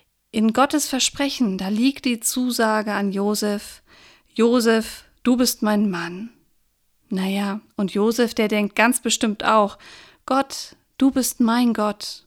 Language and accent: German; Saxony, Germany; accent: Saxon; now in Hamburg, Germany; uns hört man das ja auch manchmal an, dass wir hier in Hamburg leben. Und ich habe damals diesen Dialekt aus Sachsen eben so doll gesprochen, dass man mich gar nicht verstanden hat.